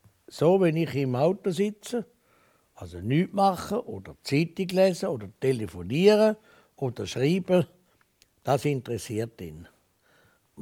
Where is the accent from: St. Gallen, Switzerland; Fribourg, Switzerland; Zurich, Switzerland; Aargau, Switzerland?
Zurich, Switzerland; Laufen-Uhwiesen; dort, wo ich aufgewachsen bin, also in Laufen, im Briefwahl. Das wird wahrscheinlich einen Mittelpunkt geben, Uwiesen, wo ich in die Schule bin, schauen, wo ich meine landwirtschaftliche Lehre gemacht habe, in Ossingen.